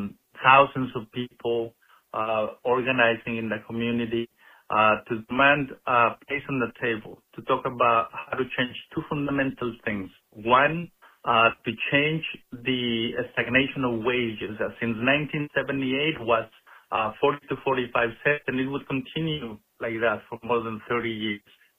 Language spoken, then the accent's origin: English; Zacatecas, Mexico; now in Immokalee, United States; I am from Zacatecas, Mexico